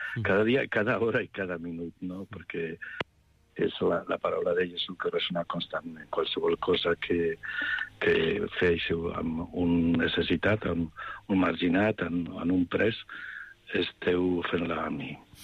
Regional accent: Aragon, Spain; al costat del meu poble, a Teruel, està un convent de mercedaris

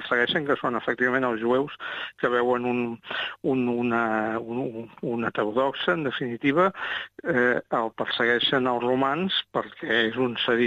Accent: Torredembarra, Catalonia, Spain; Jo he estat organista del meu poble, a Torredembarra, durant 25 anys a les misses d'estiu.

